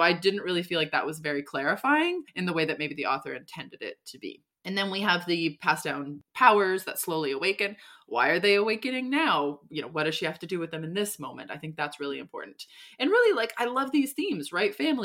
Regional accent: Iceland; I was born and raised in Iceland and have a passion for Nordic folklore, which is still prevalent in Iceland to this day.

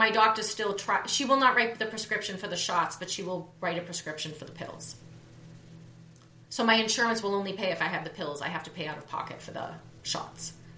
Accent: New England, United States; But what was interesting was I grew up in New England.

